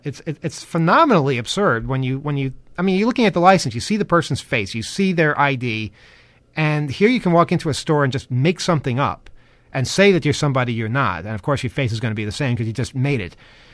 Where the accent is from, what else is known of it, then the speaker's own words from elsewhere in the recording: New Jersey, United States; I grew up in New Jersey, and I remember one of the key things for contacting my parents for a ride or in an emergency in my teen years, not when I was 8, was the payphone.